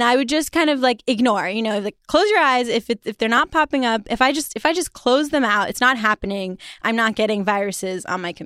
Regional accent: China; To give you some context, I grew up partially in China.

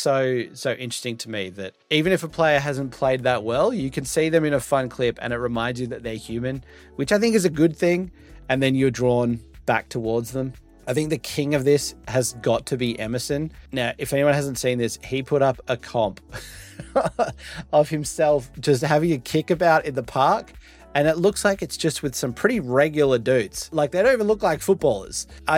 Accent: Melbourne, Victoria, Australia; when I was a little boy growing up in Melbourne, Australia, and, you know, working on Chapel Street was really, really tough.

